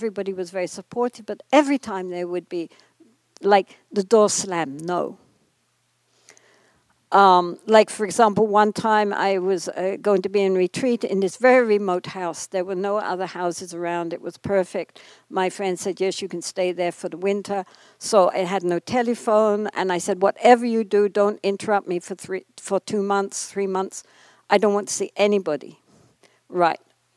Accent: England, United Kingdom; born there; After all, I was born in England.

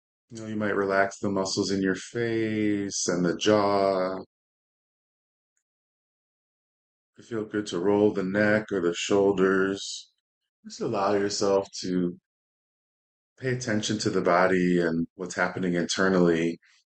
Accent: Chicago, Illinois, United States; As Emiko said, I come from Chicago.

